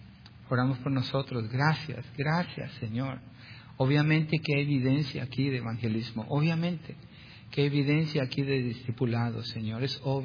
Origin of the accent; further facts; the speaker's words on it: Colombia; Y le decía, no diga que yo soy colombiano.